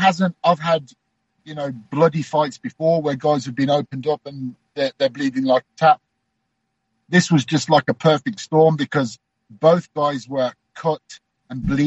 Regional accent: Birmingham, West Midlands, United Kingdom; I live in Birmingham. You know, Birmingham's my hometown. When the UFC come here, I can be back.

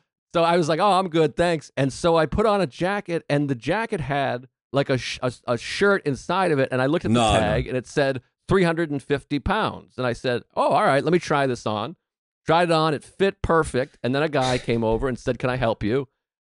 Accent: United States; Well, I am visiting London from the United States, and I am staying in Mayfair.

